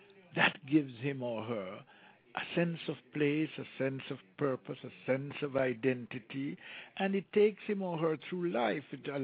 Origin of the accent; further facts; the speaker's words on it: Jamaica; first language Jamaican Patois; English is a second language; I'm speaking to you in what may sound like standard English, but that wasn't my first language. It still isn't. My first language is Jamaica talk.